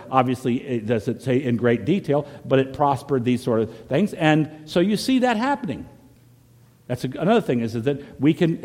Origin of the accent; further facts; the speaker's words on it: the South, United States; back home where I grew up in the South, that was the big sin